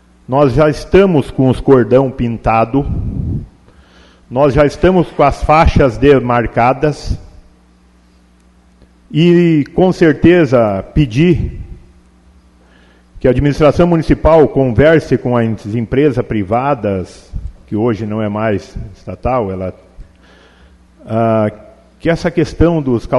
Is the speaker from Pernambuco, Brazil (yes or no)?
no; Sobradinho, Rio Grande do Sul, Brazil; eu sou de Sobradinho